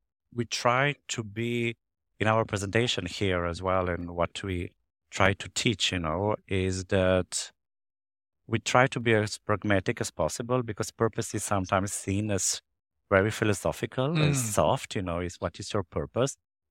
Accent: Slovenia; I'm coming from Slovenia, which is the green piece of Europe.

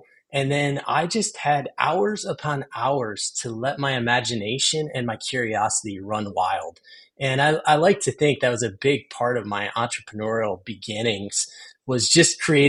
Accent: Michigan, United States; also born or lived in Ohio; now in Indiana, United States; I am a product of the Great Lakes through and through, born and raised in Michigan and Ohio, and then made my roots in Indiana.

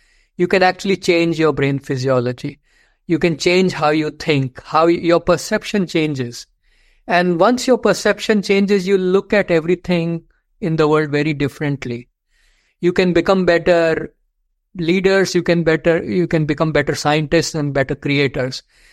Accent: India; Growing up in India

